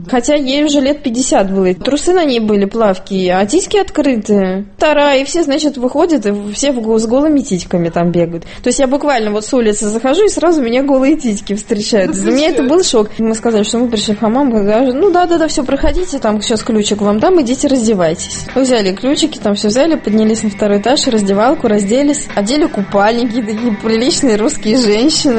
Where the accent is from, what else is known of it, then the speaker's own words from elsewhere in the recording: Caucasus, Russia; Всегда говорю, что я с Кавказа, Кавказия, да.